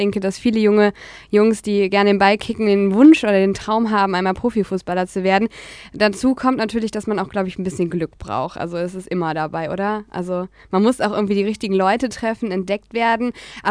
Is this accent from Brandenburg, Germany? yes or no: no; Solingen, North Rhine-Westphalia, Germany; ich kann das beste Beispiel aus meiner Heimatstadt Solingen-Town erzählen.